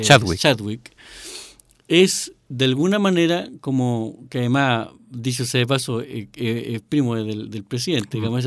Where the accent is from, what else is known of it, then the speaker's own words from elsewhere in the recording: Purén, Araucanía, Chile; yo soy mapuche, yo pertenezco a la comunidad Manuel Ancalao, soy de Purén, soy de la Araucanía